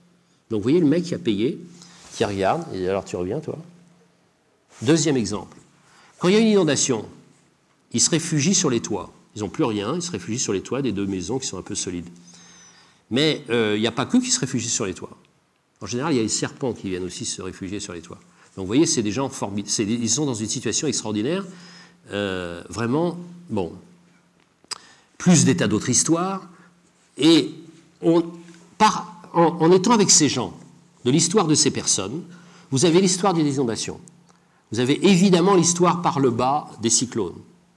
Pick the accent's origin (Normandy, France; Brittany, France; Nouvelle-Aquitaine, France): Brittany, France; je suis breton